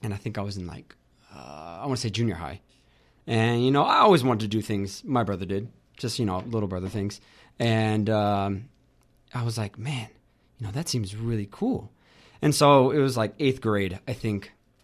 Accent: Arlington, Texas, United States; I mean, I'm from Arlington, Texas. It's just right in between Dallas and Fort Worth.

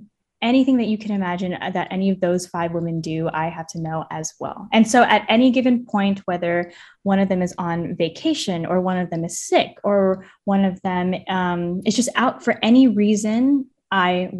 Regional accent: Hays County, Texas, United States; So I am from Hayes County. Keep Austin weird. Love Austin and all things. Miss it every day.

